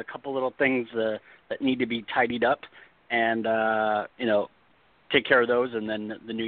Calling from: California, United States; I'm in California.

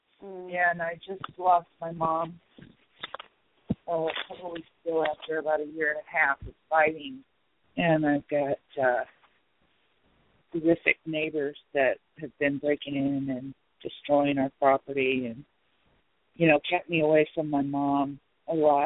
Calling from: Nebraska, United States; Nebraska.

